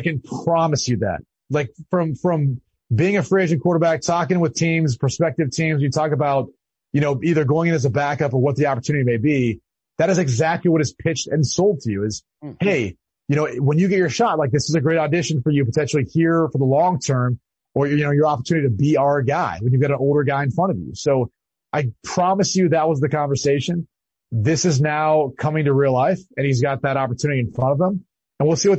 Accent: Midwest, United States; the problem is I grew up in the Midwest. So I was very sheltered

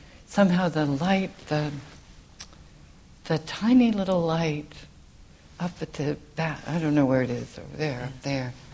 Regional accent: California, United States; because I'm from California, and California, it's comforting to live in the East, weirdly, if you're from California

